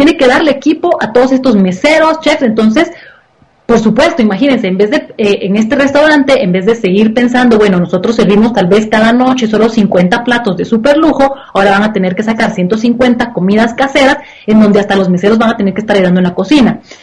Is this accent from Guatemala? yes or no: yes; Guatemala; como guatemalteca tengo que decir, yo voy a seguir con mi vida normal